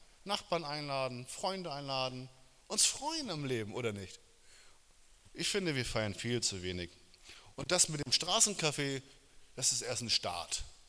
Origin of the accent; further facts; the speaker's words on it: Northern Germany, Germany; einen großen Männerkreis, den ich seit Jahren schon leite in der Kirche, wo ich herkomme, aus Norddeutschland.